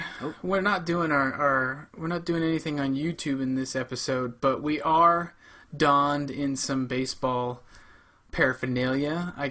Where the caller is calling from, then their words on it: San Diego, California, United States; in San Diego, California.